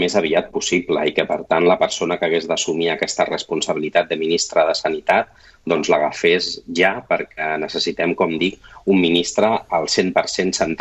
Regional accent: Sabadell, Catalonia, Spain; d'un barri que coneixes molt bé castellanoparlant a Sabadell, que és el de Torre Romeu, i si jo avui sóc bilingüe és gràcies al model d'immersió lingüística, no?

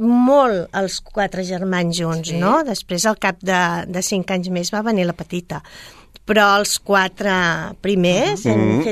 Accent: Sabadell, Catalonia, Spain; Soc sabadellenca des de l'inici de tota la vida, que diem, no? Sabadellencs de tota la vida.

